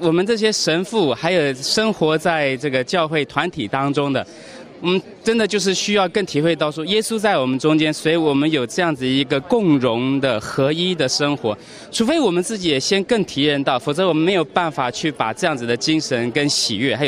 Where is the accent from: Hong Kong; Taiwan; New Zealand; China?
Taiwan; 我自己是从台湾来的，我是中国的神父，